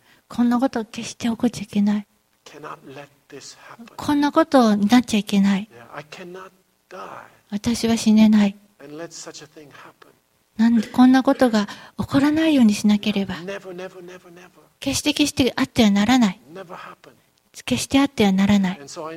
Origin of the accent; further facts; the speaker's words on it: Tokyo, Japan; 当時は東京で育った子だったから、でそのすごいって東京弁で考えてました。